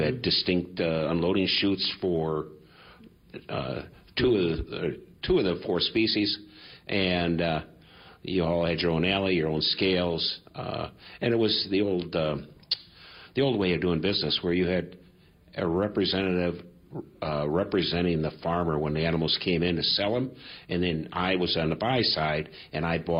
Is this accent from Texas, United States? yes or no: no; Brookfield, Wisconsin, United States; also born or lived in Milwaukee; Well, I'm a suburban kid. I was born in Milwaukee. Age 2, we moved to Brookfield.